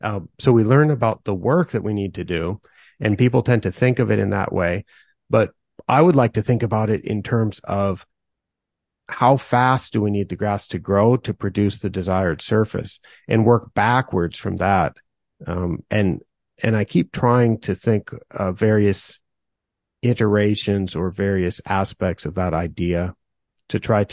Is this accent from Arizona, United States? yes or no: no; Oregon, United States; I grew up in the Willamette Valley of Oregon in a rural area